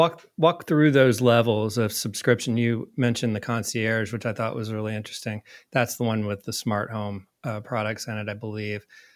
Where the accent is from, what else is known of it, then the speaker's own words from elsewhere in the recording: Indiana, United States; also born or lived in New York, United States; when my wife and I did leave New York and moved back to my home state of Indiana